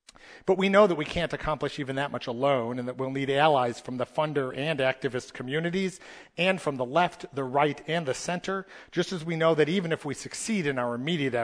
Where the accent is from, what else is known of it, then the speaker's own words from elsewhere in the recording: Chicago, Illinois, United States; I'm from Chicago, and I might root for the Cubs.